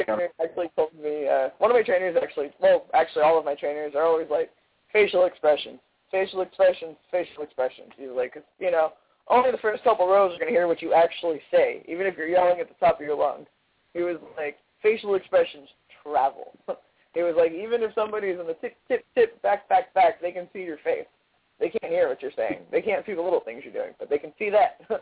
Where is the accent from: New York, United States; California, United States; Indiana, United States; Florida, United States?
California, United States; Sacramento; And then there's also Action Coast Empire here in Sacramento. It's like my home company, my hometown.